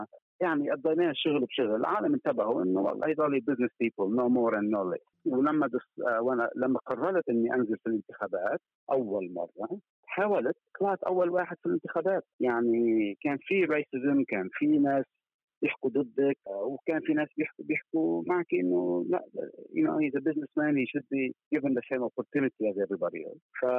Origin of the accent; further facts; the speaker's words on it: Lebanon; now in Sydney, Australia; أصل فلسطيني لبناني. أنا قررت من 20 سنة، أكثر من 20 سنة، إني أطلع بريد سيدني وأربي الأولاد في منطقة صغيرة مش بقلب سيدني، إني أحاول إنه أنشئهم في كوميونيتي، سمول كوميونيتي، مثل ما أنا نشأت في لبنان